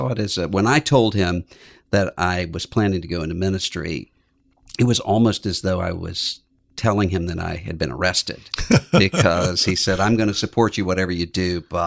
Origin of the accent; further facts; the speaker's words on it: Biloxi, Mississippi, United States; Yes, I grew up in Biloxi, Mississippi, and all of my family was there. And which is, Biloxi is, when people think Mississippi, they think of Tupelo. This is more New Orleans. It's right over the state line from New Orleans.